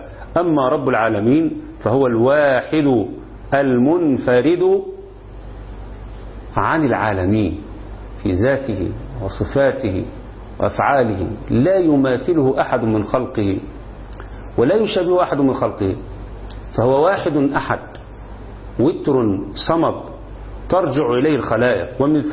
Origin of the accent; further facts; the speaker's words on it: Egypt; عندنا في مصر